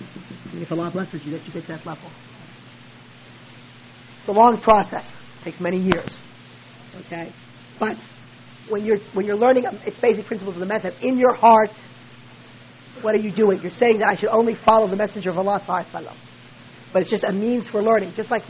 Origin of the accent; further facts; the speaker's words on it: United States; born there; It's like, for instance, I was born in the United States, okay?